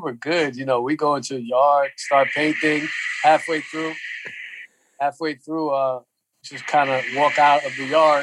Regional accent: New York City, New York, United States; You know, I grew up here in New York City.

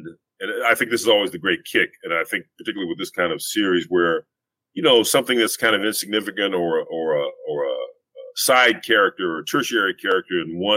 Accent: Los Angeles, California, United States; a bunch of stories set where I grew up in Los Angeles, the infamous South Central.

